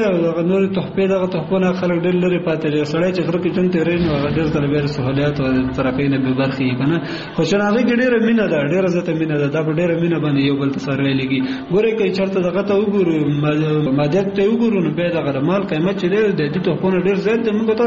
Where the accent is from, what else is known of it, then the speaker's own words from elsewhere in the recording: Kunar, Afghanistan; زه اصلا د کونړ ولایت اوسیدونکی یم